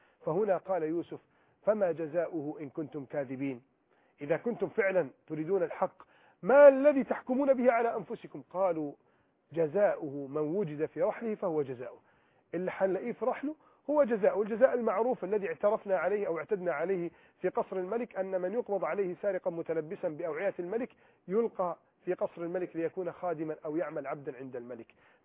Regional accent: Egypt

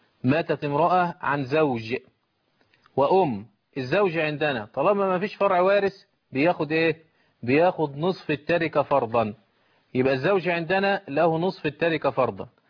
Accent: Egypt; يبقى على القانون المصري المعمول به عندنا في مصر إن بنتين الأخت هينفردوا بالتركة في هذه المسألة.

